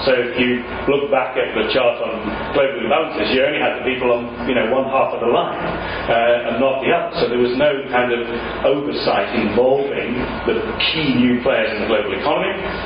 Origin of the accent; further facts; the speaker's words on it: England, United Kingdom; This is a point, as an Englishman, I like to just to make clear.